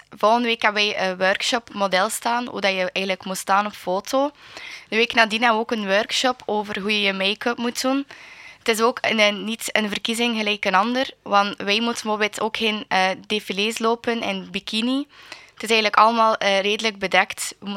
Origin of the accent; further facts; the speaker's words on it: Bruges, West Flanders, Belgium; ik ben finaliste Miss Présence. Ik kom uit Brugge. Ik ben een 19-jarige student die de opleiding sociaal werk volgt.